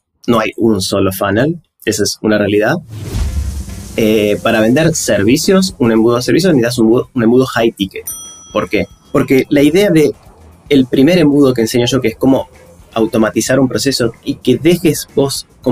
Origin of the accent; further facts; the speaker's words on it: Argentina; soy el primer argentino que está en el 2, Clavex.